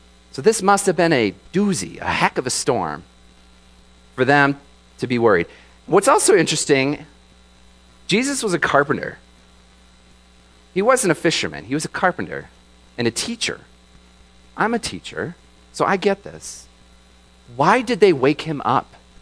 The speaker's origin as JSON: {"language": "English", "region": "Michigan", "country": "United States", "tie": "born or raised there", "said": "I grew up in Michigan, the Great Lakes State. And so I'm familiar with storms and water."}